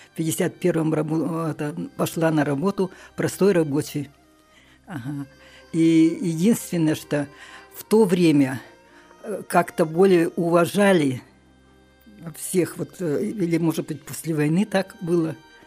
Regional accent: Ust-Barguzin, Buryatia, Russia; Я родилась в Усть-Баргузине. Родители мои здесь.

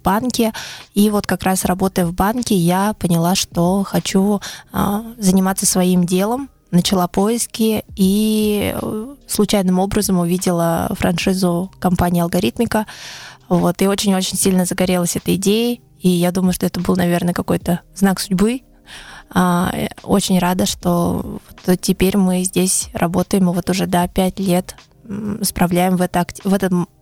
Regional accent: Kyakhta, Buryatia, Russia; сама я родом из Кяхты, училась там в школе

